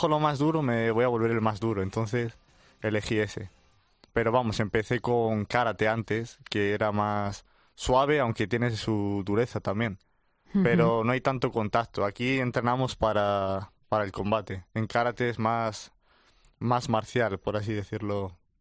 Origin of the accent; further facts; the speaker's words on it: Valladolid, Castile and León, Spain; yo nací en Valladolid y bueno, como todos los niños iba al colegio y demás. Entonces estaba en un barrio un poco así conflictivo